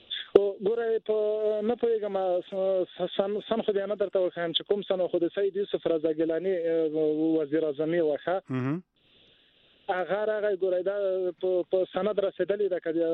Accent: Paktika, Afghanistan; زه د پکتیکا یم

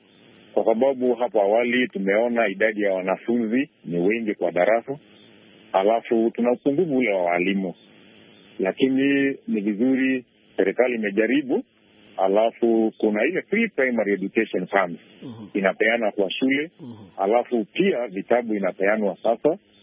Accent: Kenya; Natoka Karbo, Kenya

